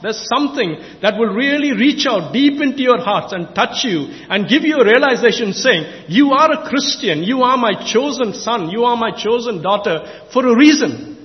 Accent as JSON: {"language": "English", "town": "Chennai", "region": "Tamil Nadu", "country": "India", "tie": "born or raised there", "said": "I grew up in Chennai in India"}